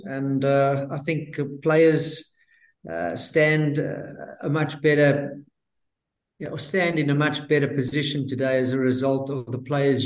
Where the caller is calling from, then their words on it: Gqeberha, Eastern Cape, South Africa; I'm in a place that very few English people will be able to pronounce. It's called Gqeberha, but it used to be the old Port Elizabeth.